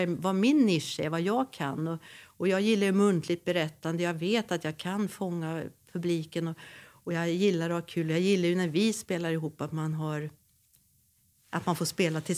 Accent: Hagfors, Värmland, Sweden; hon från Mungfors och jag från Hagfors. Och är uppväxta med jantelagen.

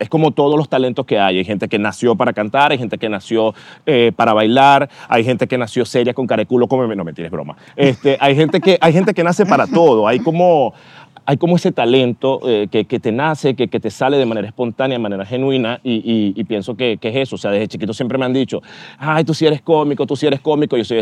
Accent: Maracaibo, Zulia, Venezuela; por lo menos de donde yo vengo, uh-huh. de la ciudad donde yo vengo, de Maracaibo, todo es un humor.

